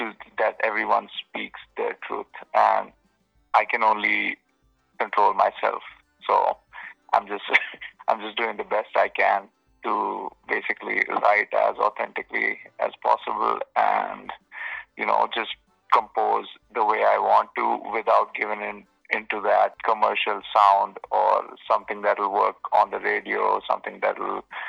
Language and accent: English; Mumbai, Maharashtra, India; I grew up in Mumbai, India, first of all, as a kid